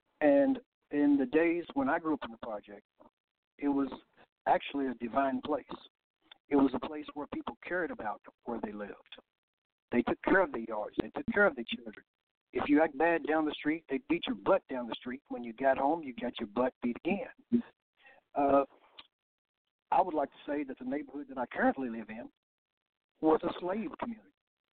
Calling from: Louisville, Kentucky, United States; calling from Louisville, Kentucky.

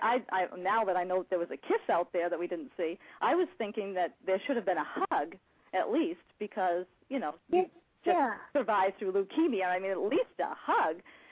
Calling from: Maine, United States; I'm calling from

